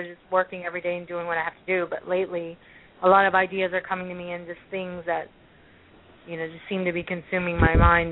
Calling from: Virginia, United States; No, Virginia.

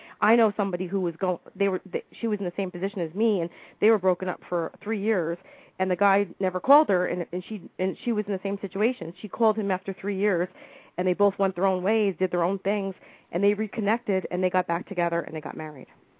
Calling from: Stoughton, Wisconsin, United States; I'm calling you from Stoughton, Wisconsin.

